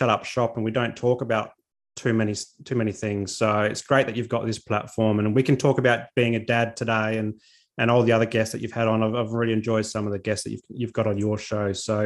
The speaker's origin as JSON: {"language": "English", "town": "Adelaide", "region": "South Australia", "country": "Australia", "lives_now": "Sunshine Coast, Australia", "said": "We're not from the Sunshine Coast, except for my two kids are now that they've been born here. But I'm from Adelaide, which is in South Australia, and my wife's from Hobart, which is in Tasmania."}